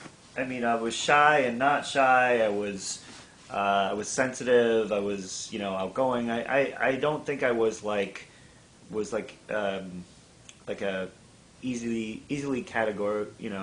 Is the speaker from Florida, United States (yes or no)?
yes; Florida, United States; Growing up in Florida, both of my parents are from New England.